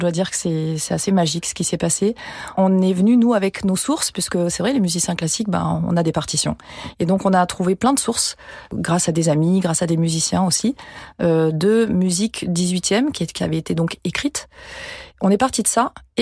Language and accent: French; France; Moi, je suis française mais d'une culture anglophone par mon mariage, on va dire.